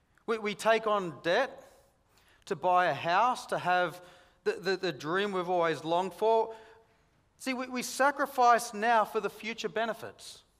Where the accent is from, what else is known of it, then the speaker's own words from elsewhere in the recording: Roxby Downs, South Australia, Australia; Whenever I tell people I'm from Roxby Downs, the response I normally get is, wow, must be hot.